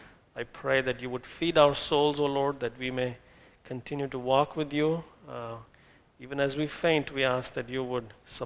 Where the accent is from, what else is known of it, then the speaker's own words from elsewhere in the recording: India; I grew up in India, and I was literally worshiping the idols